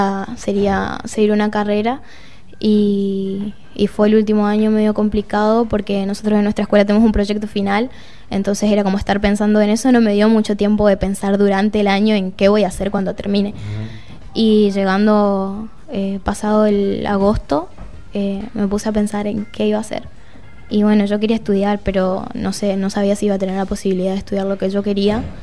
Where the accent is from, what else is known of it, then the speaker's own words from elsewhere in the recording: Los Tábanos, Argentina; Yo soy de Los Tábanos, un pueblo al norte también. También es como un paraje. Kilómetro 366, más conocido. Más o menos 300 habitantes.